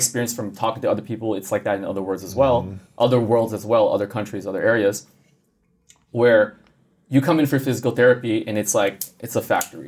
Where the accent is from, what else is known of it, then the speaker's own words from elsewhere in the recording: Montreal, Quebec, Canada; Growing up in Canada, yeah. So I'm originally from Montreal.